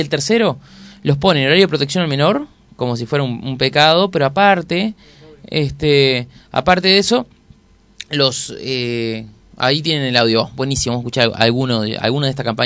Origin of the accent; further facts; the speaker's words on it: Uruguay; Y lo digo como uruguayo, en serio.